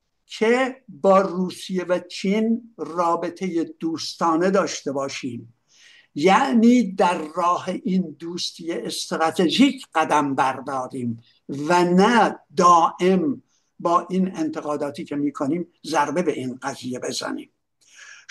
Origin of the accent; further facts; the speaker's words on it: Iran; اگه ما وطنمون رو دوست داریم، اگه به آینده ایران، ایران یک پارچه عقیده داریم